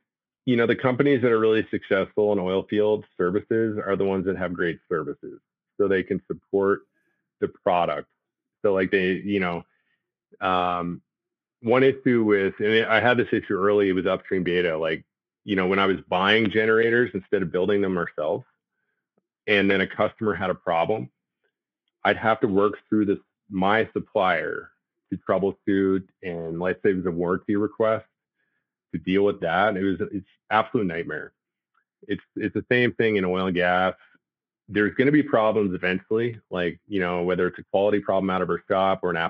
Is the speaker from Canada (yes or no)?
yes; Canada; Now, because I'm Canadian-based, I'm Canadian and sitting in Calgary